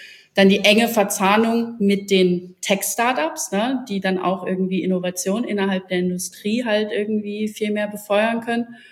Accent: Riesa, Saxony, Germany; now in Berlin, Germany; Da bin ich als ursprüngliche Dresdnerin, oder ich komme eigentlich aus Riesa, ich sage immer, dass ich aus Dresden komme, damit das irgendwie besser klingt, nach Berlin gekommen.

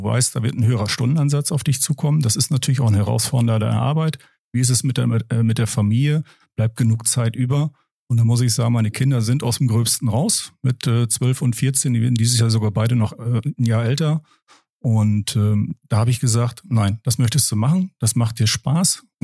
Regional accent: Hoogstede, Lower Saxony, Germany; Komme gebürtig aus Hochstede, bin dort auch aufgewachsen. Lebe jetzt aber seit über 20 Jahren schon mit meiner Frau und meinen beiden Kindern. Das sind zwei Mädels in Emlichheim. Und bin eigentlich komplett in der Grafschaft verwurzelt.

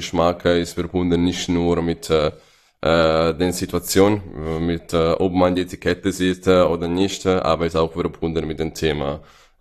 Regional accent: Lombardy, Italy; German is a second language; also born or lived in United Kingdom; dass etwas wie eine Weinregion in der Nähe, wo nach meiner Heimat in Italien sein würde.

